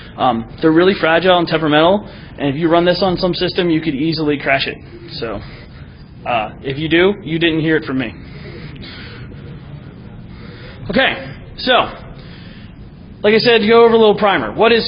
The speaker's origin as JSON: {"language": "English", "town": "Washington", "region": "District of Columbia", "country": "United States", "said": "In big cities, like I'm from Washington, D.C., and I hate traffic"}